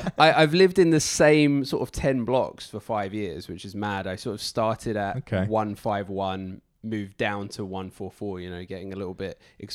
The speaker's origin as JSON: {"language": "English", "country": "Portugal", "tie": "born or raised there", "said": "I grew up in Portugal, actually, because my parents worked in the tourism industry. I went to a school, the International School of the Algarve. It wasn't a big school."}